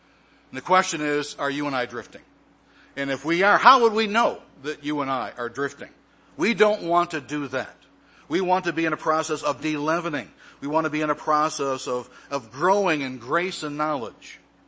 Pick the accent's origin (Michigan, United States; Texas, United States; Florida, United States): Michigan, United States; Growing up in Michigan, a land of 10,000 little lakes, inland lakes, in addition to the Great Lakes, growing up, my family owned a boat.